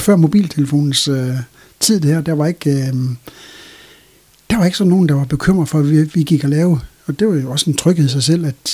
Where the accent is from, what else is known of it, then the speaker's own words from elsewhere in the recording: Løkken, North Denmark Region, Denmark; also born or lived in Brønderslev; jeg er født i, jeg er fra 1963 og er født i Løkken. Det vil sige, at jeg er født på Brønderslev sygehus faktisk, men har haft min opvækst i Løkken.